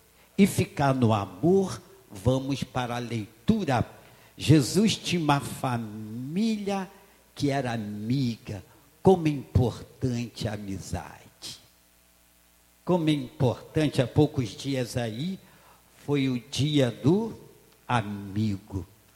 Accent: Rio de Janeiro, Brazil; Eu estava num local no Rio de Janeiro, eu sou do Rio de Janeiro

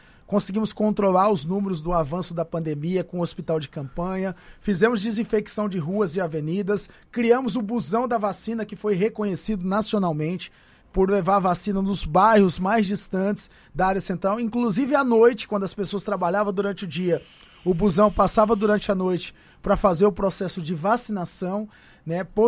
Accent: Cacoal, Rondônia, Brazil; Sou de Cacoal, sou nascido em Cacoal. Aquela cidade eu tive o prazer de ser o primeiro prefeito nascido no município

